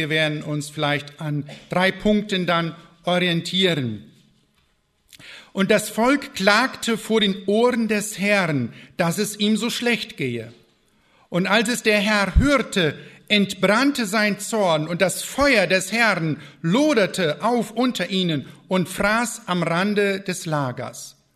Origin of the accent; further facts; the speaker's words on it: Lower Saxony, Germany; Ja, ich komme ja aus Ostfriesland.